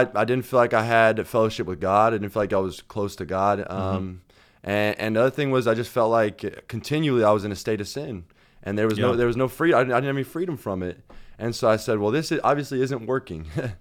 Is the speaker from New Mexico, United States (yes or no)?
yes; Albuquerque, New Mexico, United States; So I grew up in Albuquerque, New Mexico. Grew up there. Had a pretty simple life in Albuquerque.